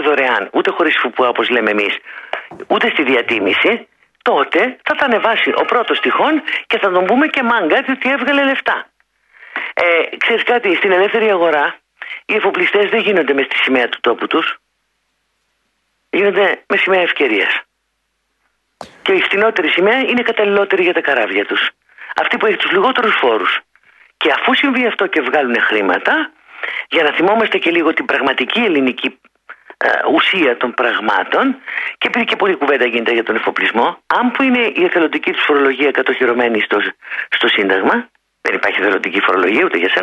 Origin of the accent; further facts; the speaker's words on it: Geraki, Peloponnese, Greece; το χωριό μου, γιατί είμαι από λαδοχώρη, η καταγωγή μου, από το Γεράκι, Λακωνίας